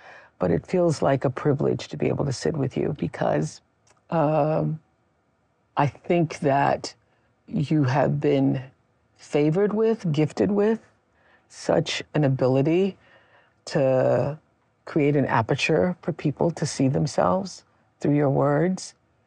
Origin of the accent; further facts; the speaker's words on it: Mississippi, United States; You know, we're both from Mississippi.